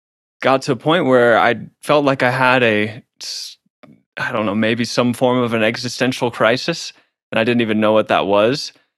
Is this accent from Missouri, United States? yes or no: yes; St. Louis, Missouri, United States; And I come from St. Louis, Missouri, and was raised in a pretty conservative kind of environment.